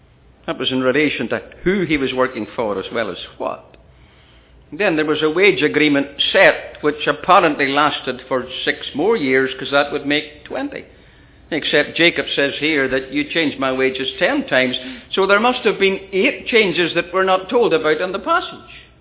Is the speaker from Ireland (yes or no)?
yes; Ireland; And a whole lot of other things were associated with being an Irish person with red hair, and most of them were not positive.